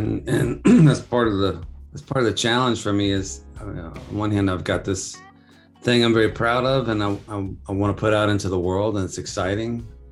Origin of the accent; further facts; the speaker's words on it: Houston, Texas, United States; now in Nashville, United States; I'm from Houston, Texas. I currently reside in Nashville, Tennessee